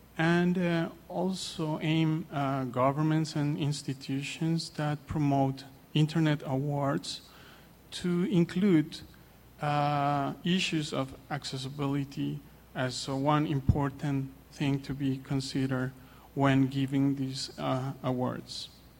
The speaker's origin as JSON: {"language": "English", "country": "Colombia", "second_language": "English", "said": "I come from Colombia and also working for a non-for-profit organization."}